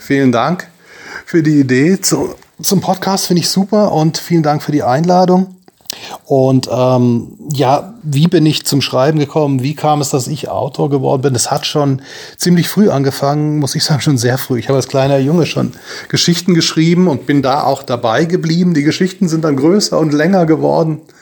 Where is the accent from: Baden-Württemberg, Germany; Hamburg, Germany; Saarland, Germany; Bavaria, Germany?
Baden-Württemberg, Germany; now in Frankfurt, Germany; Eigentlich stamme ich aus dem Schwarzwald, aber ich bin schon 20 Jahre hier in Frankfurt und ich mag Frankfurt sehr gern.